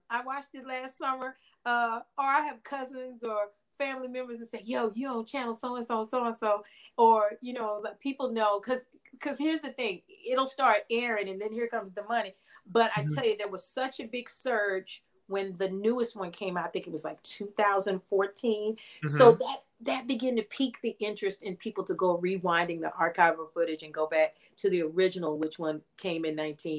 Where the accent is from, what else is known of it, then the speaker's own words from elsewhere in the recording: Marshall, Texas, United States; I'm originally from East Texas. Marshall is like 150 miles east of Dallas. So my parents came to Dallas for work.